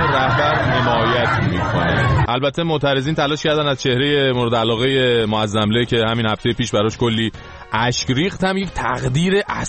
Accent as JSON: {"language": "Persian", "country": "Iran", "said": "اینجا خارجی ها وقتی میفهمن ما ایرانی هستیم"}